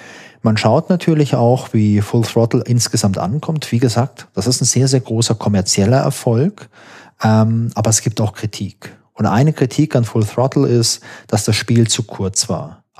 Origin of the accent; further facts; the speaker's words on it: Baden-Württemberg, Germany; also born or lived in Hesse; Ich komme ja aus Baden-Württemberg. Ich war eigentlich in Hessen in der Schule.